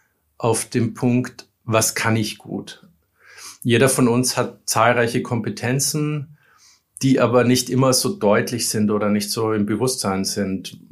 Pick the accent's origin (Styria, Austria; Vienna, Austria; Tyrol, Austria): Vienna, Austria; now in Berlin, Germany; ich bin Wiener, der vor 12 Jahren seinen Weg nach Berlin gefunden hat.